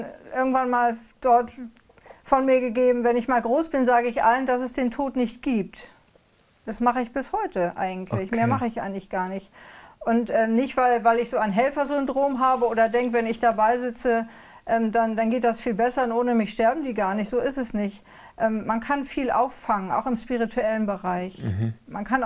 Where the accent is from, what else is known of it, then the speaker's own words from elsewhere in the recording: Hamburg, Germany; Und man hat mich als Kind in Hamburg-Fußbüttel immer durch die Nachbarschaft geschickt